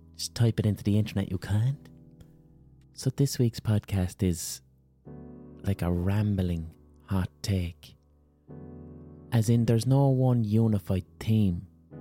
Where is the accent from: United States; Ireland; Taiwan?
Ireland; Limerick, Munster; I'm from Limerick. I'm not used to those Cork hills.